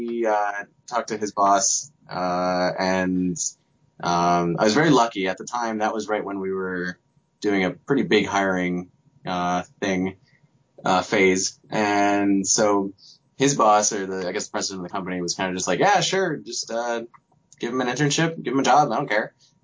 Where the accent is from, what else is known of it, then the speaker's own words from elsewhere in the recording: New Jersey, United States; Yeah, the company's in New Jersey as well. My hometown is like probably half an hour from the company.